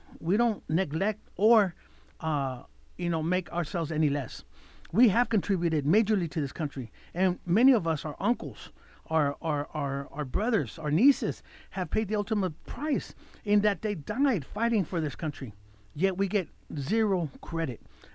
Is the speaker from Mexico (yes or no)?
yes; Mexicali, Baja California, Mexico; now in Reno, United States; I've been in Reno 43 years. Obviously, I've been back and forth from California. I'm originally from Mexicali, La Frontera.